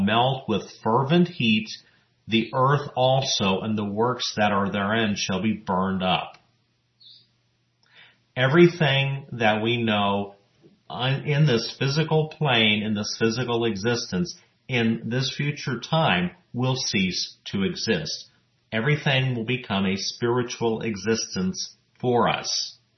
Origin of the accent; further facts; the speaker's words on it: El Paso, Texas, United States; including my hometown of El Paso, Texas